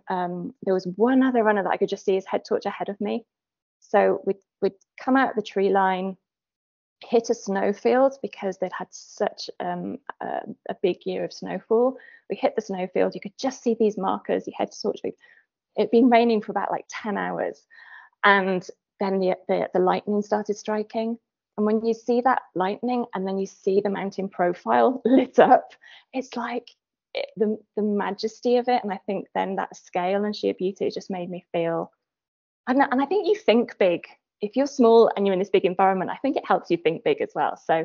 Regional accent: Swansea, Wales, United Kingdom; You know, I'm from Swansea in Wales originally

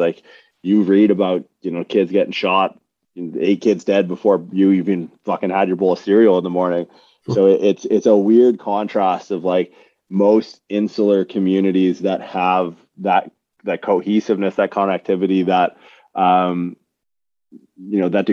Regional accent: Windsor, Ontario, Canada; it's the single most impactful thing on me as a person as growing up in Windsor.

